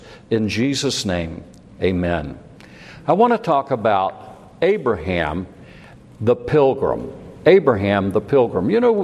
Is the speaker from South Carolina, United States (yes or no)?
yes; South Carolina, United States; When I think about the world that I was raised in South Carolina, I wonder how much of it is still there.